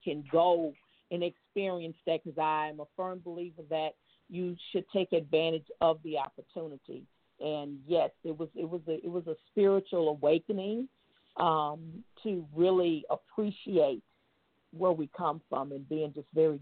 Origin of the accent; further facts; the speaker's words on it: United States; born there; I was born here in America, and, you know, don't tell me nothing about Africa. I'm not from Africa, blah, blah, blah, blah, blah.